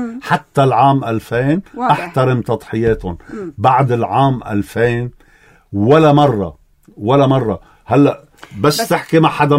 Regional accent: Lebanon; نحن متوحدين، المقاومين اللبنانيين متوحدين

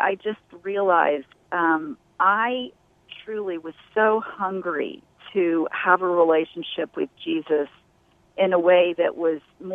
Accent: Kansas City, Kansas, United States; Well, I grew up in Kansas, of all places, right in the heartland, Kansas City, and went to college there at the University of Kansas.

